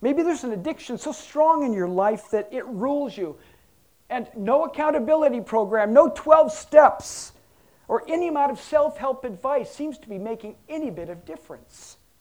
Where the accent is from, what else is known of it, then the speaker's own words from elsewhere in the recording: United States; I am an American, and I do own guns